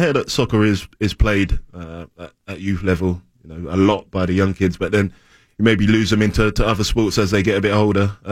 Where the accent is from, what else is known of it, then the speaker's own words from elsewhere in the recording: London, United Kingdom; I grew up in East London, which is only probably half an hour, 30 minutes away from North London.